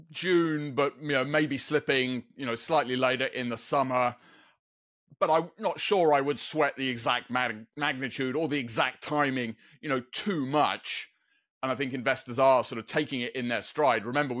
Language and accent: English; Scotland, United Kingdom; Well, I'm Scottish